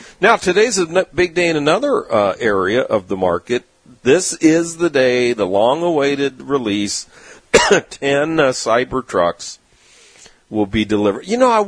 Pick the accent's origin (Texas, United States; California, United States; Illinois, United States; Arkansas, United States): California, United States; San Diego; Well, you know, growing up in San Diego, I basically saw the genesis of the membership clubs.